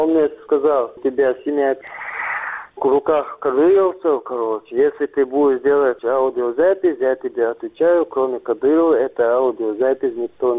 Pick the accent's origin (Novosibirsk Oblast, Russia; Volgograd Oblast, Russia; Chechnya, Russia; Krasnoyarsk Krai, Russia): Chechnya, Russia